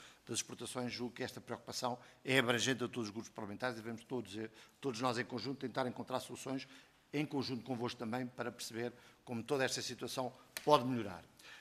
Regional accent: Oeste, Portugal; também sou do Oeste, ainda que um Oeste mais ligado ao mar, mas também sou do Oeste

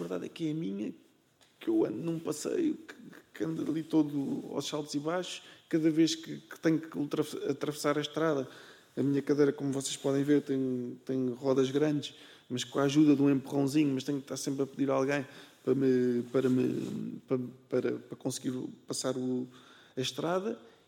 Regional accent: Portugal; eu envergonho-me enquanto cidadão e enquanto português.

